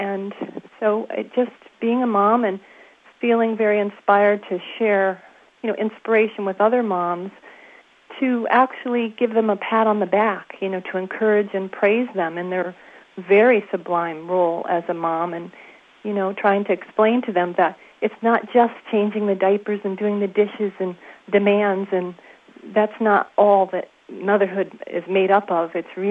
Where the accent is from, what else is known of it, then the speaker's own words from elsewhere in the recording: Connecticut, United States; Yes, I'm from Connecticut.